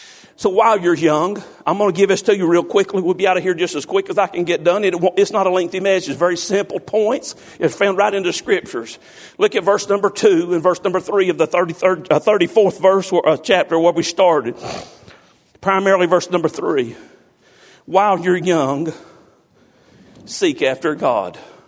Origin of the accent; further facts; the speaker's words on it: Havre de Grace, Maryland, United States; born there; I was born in Havre de Grace, Maryland. My parents migrated south, and as they migrated south, I come under the canopy of the CBL or school system